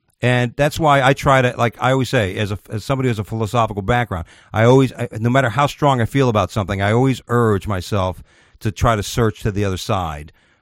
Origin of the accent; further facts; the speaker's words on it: United States; I don't give a fuck who's doing it, because I'm the American public.